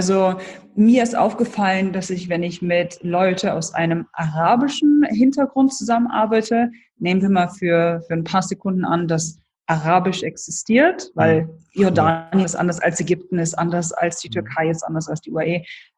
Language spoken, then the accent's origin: German; Germany; Ich bin zwar in Deutschland geboren, in Deutschland aufgewachsen und so weiter, aber meine Eltern kommen beide aus Polen und ich bin so die ersten Jahre, bevor ich im Kindergarten war, polnisch sozialisiert worden.